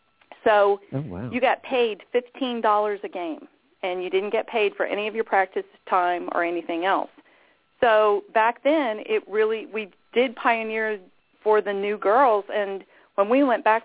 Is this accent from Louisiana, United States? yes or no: no; Miami, Florida, United States; I grew up in Miami, Florida. My dad was sheriff of Dade County during the 60s. And so I loved South Florida. I was a native. Both of my parents were natives, which is really unusual down there.